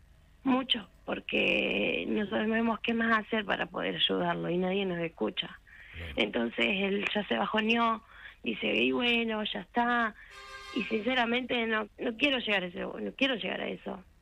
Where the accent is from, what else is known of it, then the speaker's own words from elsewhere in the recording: Lobos, Buenos Aires Province, Argentina; Nosotros somos de Lobos, sí.